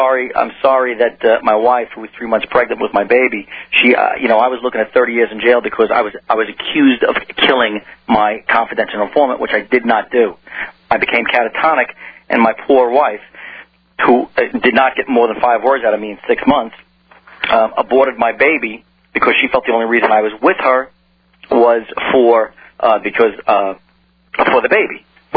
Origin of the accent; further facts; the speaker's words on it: New York City, New York, United States; But I'm not. I'm a Republican from New York.